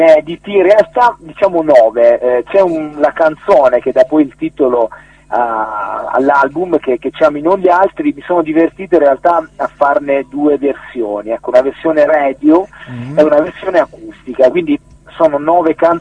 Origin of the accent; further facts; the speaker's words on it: Vasto, Abruzzo, Italy; now in Ravenna, Italy; io vivo a Ravenna, anche se sono abruzzese di origine, di Vasto, quindi provincia di Chieti